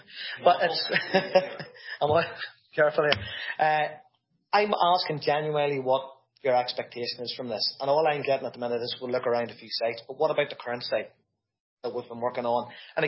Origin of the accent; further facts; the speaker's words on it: Newry, Northern Ireland, United Kingdom; whilst I represent Slieve Cullion DEA and I live in Slieve Cullion DEA, I was born and bred in Newry. My family are still in Newry.